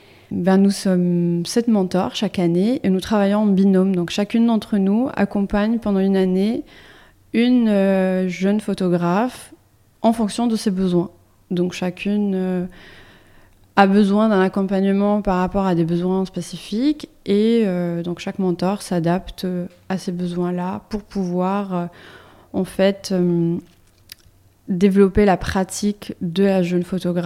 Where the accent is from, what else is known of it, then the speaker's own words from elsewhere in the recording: Algeria; je suis algérienne